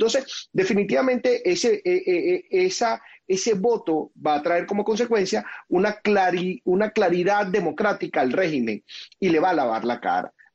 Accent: Venezuela; now in United States; como venezolanos en el extranjero nosotros no lo vamos a poder ejercer. Nosotros en los Estados Unidos, los 4 que estamos aquí en los Estados Unidos

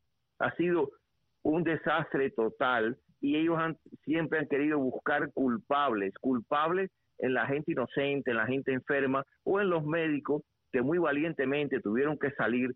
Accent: Cuba; moved away; somos cubanos que nos fuimos, pero estamos pendientes de nuestra patria, de nuestro país, la llevamos en el corazón.

